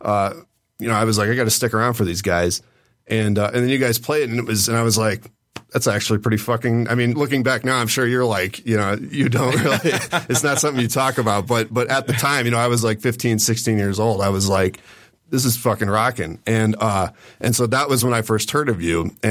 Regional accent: South Lyon, Michigan, United States; I'm from South Lyon.

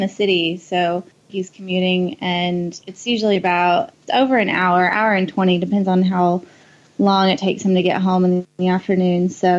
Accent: United States; now in Australia; Well, I go for America because I'm American.

